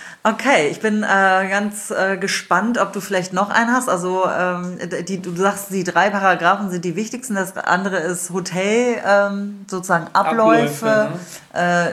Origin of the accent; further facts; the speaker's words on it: Wolfsburg, Lower Saxony, Germany; Also ich bin ja in Wolfsburg groß geworden, von daher bin ich ja auch mit vielen Italienern groß geworden